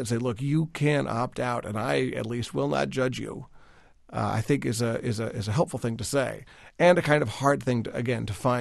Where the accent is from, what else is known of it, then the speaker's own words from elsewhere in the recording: Tucson, Arizona, United States; And the other one was for the Southwest. I grew up in Tucson.